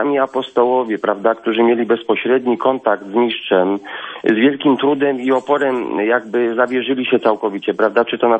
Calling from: Kraków, Lesser Poland, Poland; Ja dzwonię z Krakowa w ogóle. … z Krakowa.

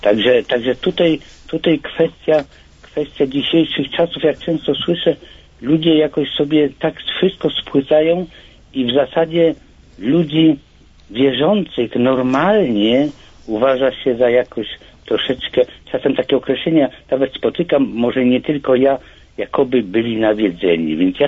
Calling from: Kraków, Lesser Poland, Poland; Ja z Krakowa dzwonię.

